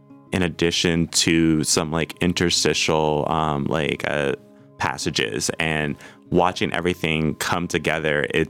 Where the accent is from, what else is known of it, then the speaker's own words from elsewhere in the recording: New York City, New York, United States; I'm from New York City, and I'm like used to sort of like this like bustling energy